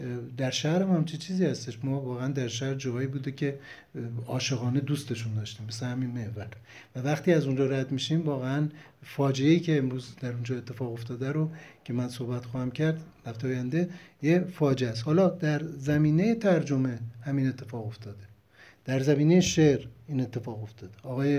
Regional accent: Tehran, Tehran Province, Iran; born there; من خودم به شخصه با وجودی که در اون محله به دنیا اومدم

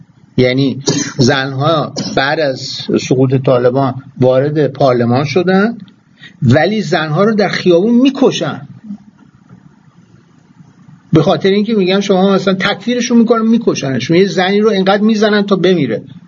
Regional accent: Iran; ما الان برای ما جمع ایرانی هستیم

